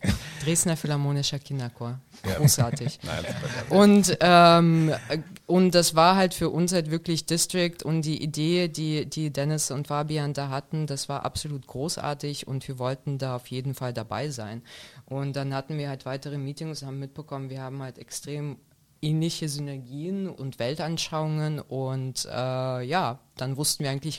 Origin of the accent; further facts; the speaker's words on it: Moscow, Russia; German is a second language; Ich bin aus Moskau und ich habe halt wirklich, mein Deutsch kam von … so habe ich Deutsch gelernt.